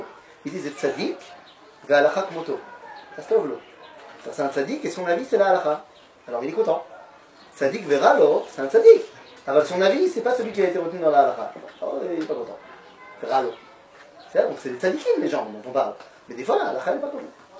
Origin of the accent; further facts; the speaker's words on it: Metz, Grand Est, France; Moi, je viens de Metz.